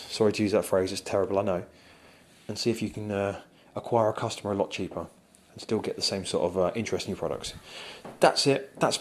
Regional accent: United Kingdom; So think, okay, I'm British, why not try and get translated into Polish, Russian, Hungarian, Austrian, whatever.

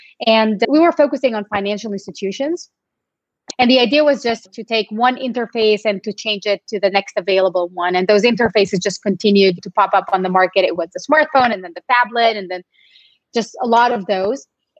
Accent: Tel Aviv, Tel Aviv District, Israel; English is a second language; moved away as an adult; now in United States; I'm originally from Tel Aviv, Israel.

